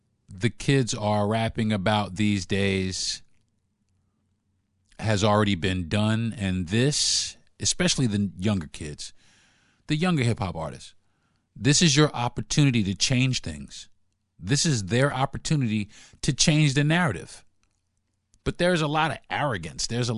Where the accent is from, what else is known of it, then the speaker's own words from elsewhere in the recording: New York, United States; I'm from New York, so that's the reason why, you know, I lean a little more New York style hip hop.